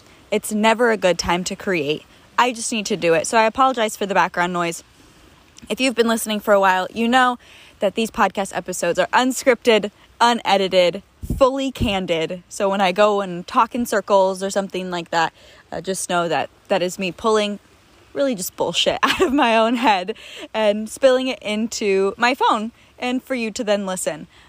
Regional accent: Naples, Florida, United States; I was in my hometown in the Naples area of Florida, and my rent went from $1,800 a month to $3,200.

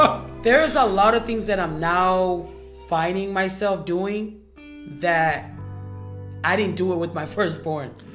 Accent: Tonga; I think when I was growing up in Tonga

